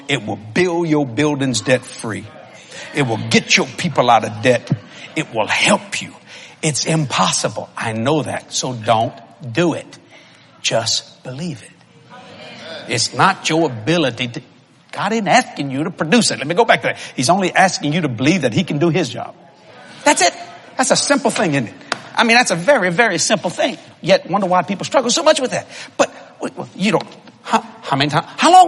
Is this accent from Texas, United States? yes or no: no; Louisiana, United States; I'm from South Louisiana. We don't know what a hailstorm is. We don't get hailstorm down not in New Orleans.